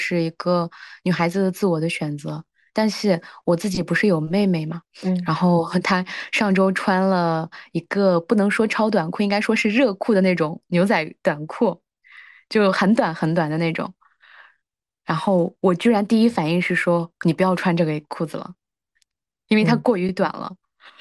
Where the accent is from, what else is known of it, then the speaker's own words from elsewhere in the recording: Xinjiang, China; 但是，好像我们新疆那边